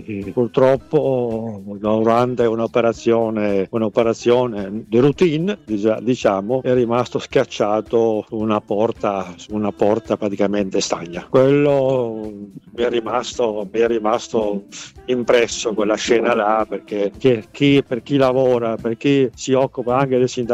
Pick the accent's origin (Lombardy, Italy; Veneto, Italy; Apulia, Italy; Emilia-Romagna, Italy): Apulia, Italy; San Ferdinando di Puglia; moved away as an adult; per me che venivo praticamente da un paese, io vengo dalla Puglia, San Ferdinando di Puglia. Sono come tanti giovani che si è diplomato al sud, dopo non avendo lavoro si è trasferito al nord.